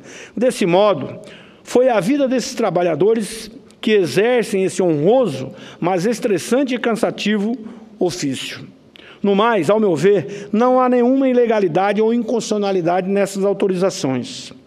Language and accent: Portuguese; Rondonópolis, Mato Grosso, Brazil; Lá na minha cidade, Rondonópolis